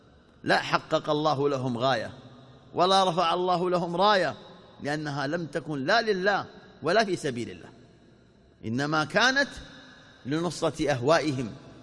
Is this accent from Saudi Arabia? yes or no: yes; Saudi Arabia; في بلادنا المملكة العربية السعودية، ونحن من شمالها إلى جنوبها ومن شرقها إلى غربها جماعة واحدة، جماعة واحدة، كبارها صغارها ذكورها إناثها أغنياءها فقراءها، كلنا من هذا البلد.